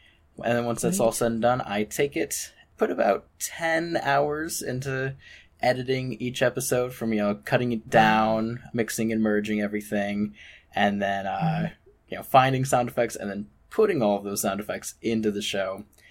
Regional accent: Denver, Colorado, United States; So I am from Denver, Colorado. It's a nice, warm 92 degrees today.

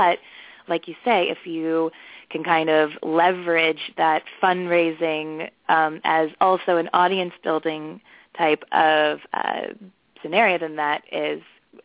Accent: Virginia, United States; who actually is local to where my hometown in Virginia.

